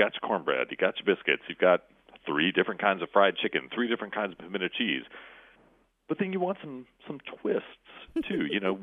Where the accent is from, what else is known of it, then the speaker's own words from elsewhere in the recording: Tennessee, United States; I grew up in East Tennessee in the mountains, so we've got completely different kinds of traditions.